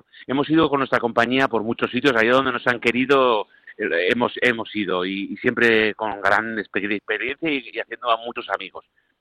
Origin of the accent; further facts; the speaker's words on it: Aragon, Spain; yo tengo familia, somos de Aragón, estamos muy pegados, sí